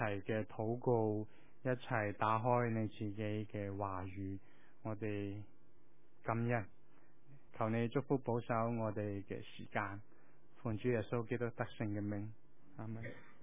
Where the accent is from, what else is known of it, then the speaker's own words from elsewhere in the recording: China; 但系我哋中国人习惯咗系用烧肉、用鸡